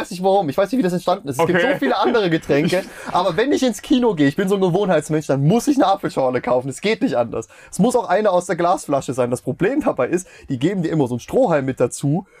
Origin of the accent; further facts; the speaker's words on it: Meiningen, Thuringia, Germany; die Casino-Lichtspiele Meiningen